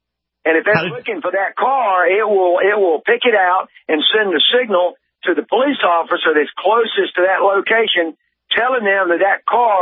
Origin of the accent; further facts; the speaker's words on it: Charlotte, North Carolina, United States; In Charlotte, North Carolina. I was born and raised in Charlotte.